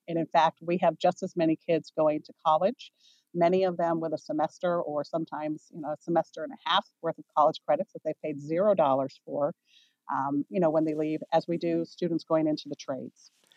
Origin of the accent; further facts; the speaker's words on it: Rutland, Vermont, United States; I grew up right here in Rutland.